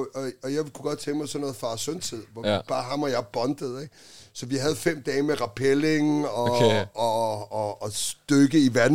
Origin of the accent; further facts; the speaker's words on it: Holbæk, Zealand, Denmark; det er, at jeg kommer fra Holbæk